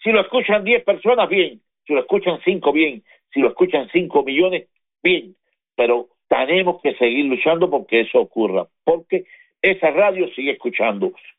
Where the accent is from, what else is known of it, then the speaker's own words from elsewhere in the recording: Cuba; No podemos perder la libertad de Cuba. No podemos perder lo nuestro. Como cubano es no perder el rumbo de la libertad.